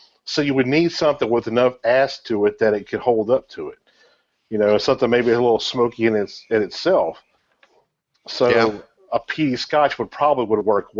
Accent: the South, United States; And I'm like you, I'm a Southerner, so sweet tea is usually my go-to

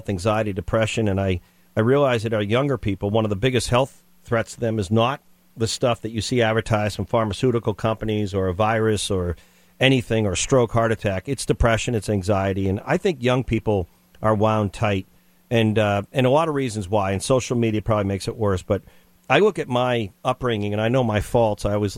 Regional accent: Swampscott, Massachusetts, United States; When I grew up in Swampscott, Massachusetts, when I came home

